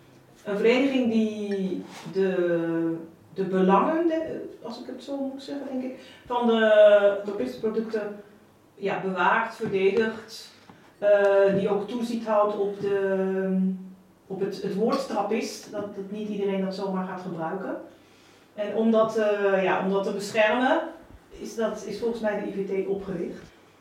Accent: Netherlands; Ik ben afkomstig uit Nederland, maar dat hoor je direct.

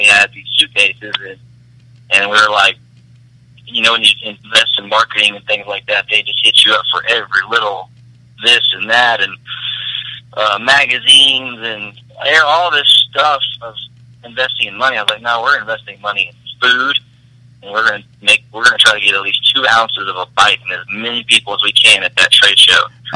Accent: United States; I understand, don't get me wrong, I'm American.

